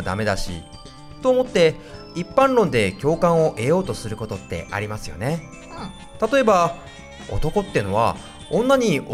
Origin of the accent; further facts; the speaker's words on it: Saitama, Japan; 埼玉です埼玉